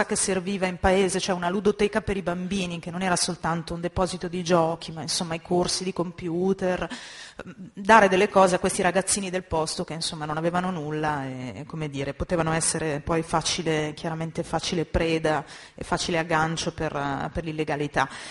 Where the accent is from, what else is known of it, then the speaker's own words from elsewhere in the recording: Sicily, Italy; now in Lombardy, Italy; io sono siciliana ma vivo in Lombardia